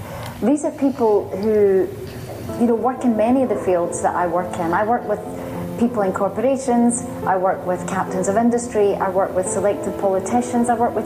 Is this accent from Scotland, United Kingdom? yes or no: yes; Glasgow, Scotland, United Kingdom; So I grew up in Glasgow. In case you haven't noticed, I am Scottish. But I grew up in Glasgow